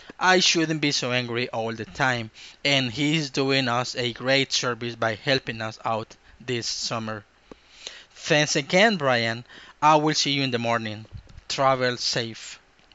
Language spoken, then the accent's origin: English; El Salvador; and I am from El Salvador, and the capital of my country is San Salvador.